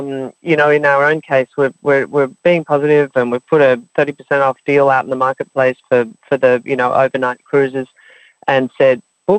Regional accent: Australia; I was very proud, to be honest, as an Australian

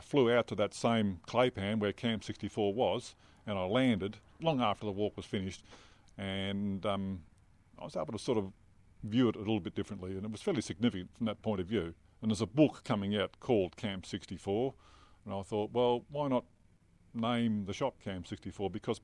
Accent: Victoria, Australia; moved away as an adult; also born or lived in Queensland; I grew up in the Victorian Mallee, but I progressed to Queensland in 1984 into some pretty hard country out from Charleville.

